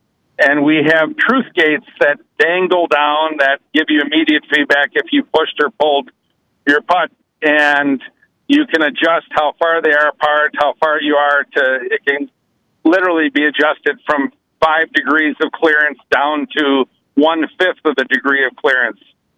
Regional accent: Wisconsin, United States; Yes. Yeah, I was born in Madison, and then we live way up in the hinterland, about 80 miles south of Lake Superior. So we are truly up in the frozen tundra.

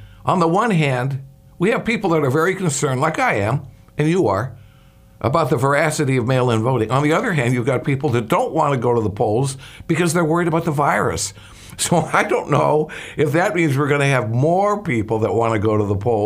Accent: Chicago, Illinois, United States; I come from the Chicago area

